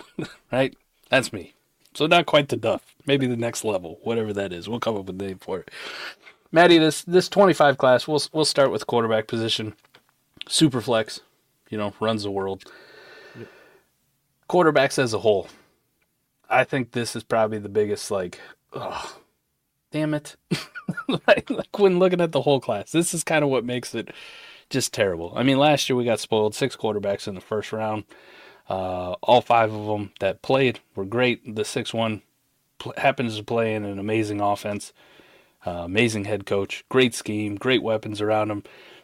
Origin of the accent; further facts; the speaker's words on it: Midwest, United States; I'm dumb. I'm from the Midwest. We probably spell it as one word.